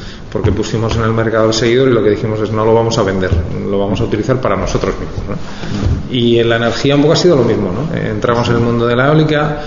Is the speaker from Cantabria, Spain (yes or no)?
yes; Cantabria, Spain; gran parte de nosotros somos de la Universidad de Cantabria, hemos nacido aquí, nos hemos criado aquí